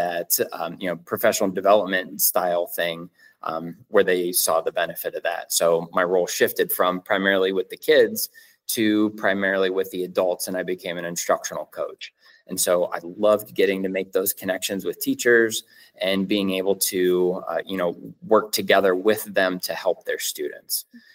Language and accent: English; Canton, Ohio, United States; I was born and raised here in Canton. I went to Perry High School. I went to Ohio State for college